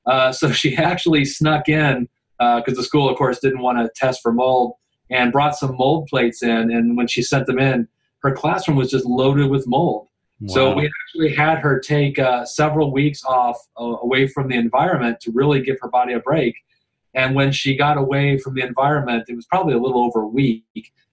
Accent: Fairfield, Connecticut, United States; And we had a school here in my hometown here at Fairfield, Connecticut, that had a roof that was leaking.

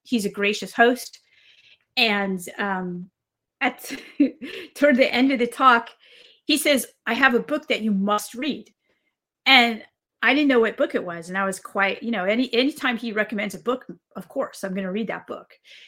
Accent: United States; I think because I'm such an American

